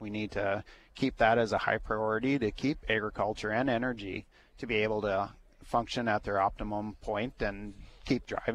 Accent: Velva, North Dakota, United States; My district, I come from Velva, is where we farm at.

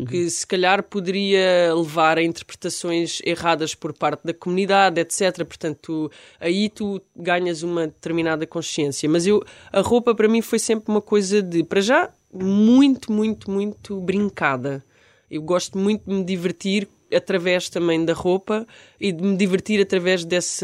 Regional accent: Santiago do Escoural, Évora, Portugal; also born or lived in Beja; Eu nasci em Beja e depois, antes, na pré-adolescência, fui viver para Santiago dos Coral.

